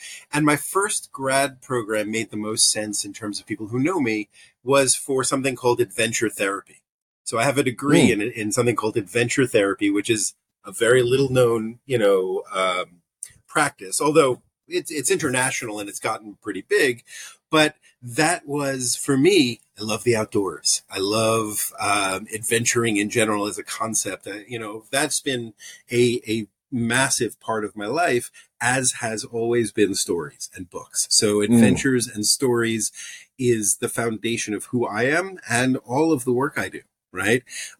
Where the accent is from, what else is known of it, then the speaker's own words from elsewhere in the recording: New York, United States; now in Vermont, United States; I'm living in Vermont. I came from New York originally. I was in the suburbs of New York City. And from about 13, I used to say, I'm going to live in Vermont.